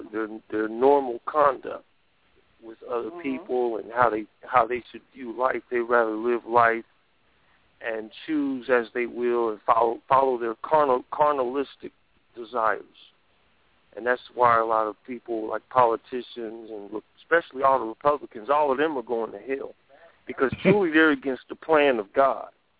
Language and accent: English; Cincinnati, Ohio, United States; from Cincinnati, Ohio.